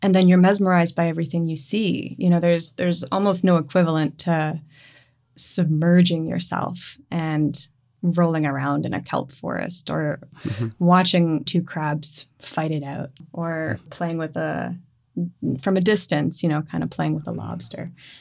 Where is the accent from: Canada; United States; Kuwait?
Canada; Moncton, New Brunswick; My family is in Moncton. So we grew up in and around Moncton, and I've spent loads of time in St. John.